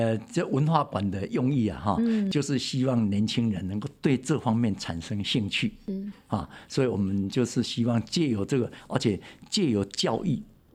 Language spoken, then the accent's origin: Chinese; Taiwan